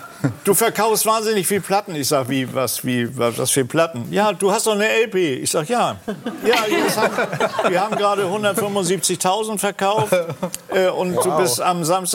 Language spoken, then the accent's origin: German; Hamburg, Germany; Und ich war aus Hamburg.